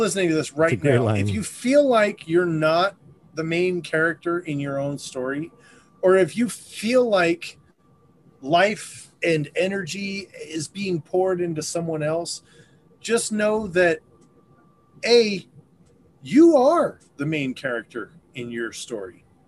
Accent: Stillwater, Oklahoma, United States; born there; I was born in Stillwater, Oklahoma, and that's where Eskimo Joe's is.

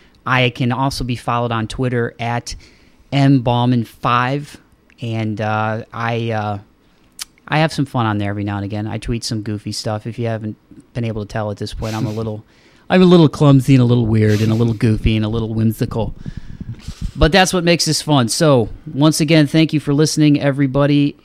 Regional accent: Toledo, Ohio, United States; Well, thank you, sir, in my hometown. So ToledoSportsNetwork.com.

